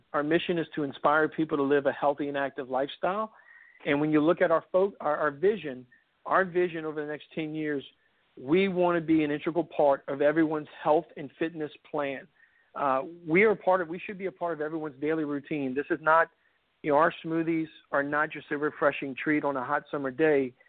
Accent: Metairie, Louisiana, United States; I grew up here in the local market. I grew up in Metairie, Louisiana.

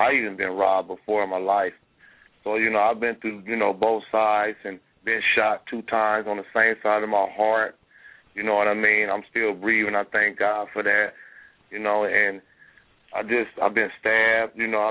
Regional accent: California, United States; You know, I'm from California.

